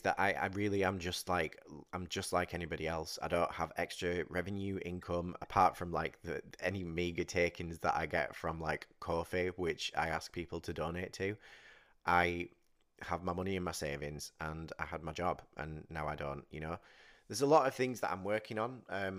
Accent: United Kingdom; I am a person, I am a British person, I'm not rich

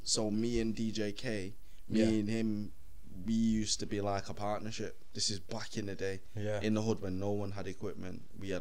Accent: Manchester, North West England, United Kingdom; growing up in Mosside, I was there and then... From my side, I lived in Levenjune for a bit.

